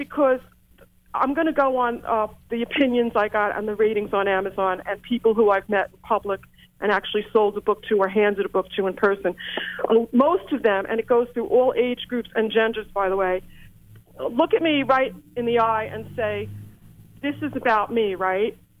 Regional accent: New York, United States; accent: New York; now in Florida, United States; I'm a New Yorker. I'm sure they can tell by my accent. But I've been living in sunny Florida now for the last 2 years

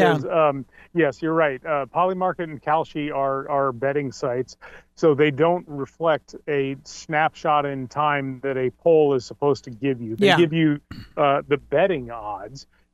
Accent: Oregon, United States; well, I come from Oregon and you want us doing this because you don't want to be doing what they do in Oregon in Florida.

